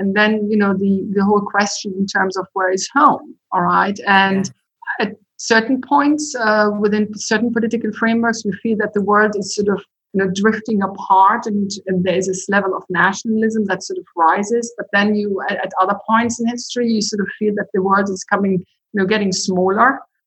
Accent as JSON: {"language": "English", "country": "Germany", "tie": "born or raised there", "also_born_or_lived": "Israel / England", "moved": "yes", "lives_now": "United States", "said": "Well, actually, I was raised in a considerable number of countries. So I was born in Germany. I was raised in part in Germany. I went to boarding school in Jerusalem, then went to boarding school in England"}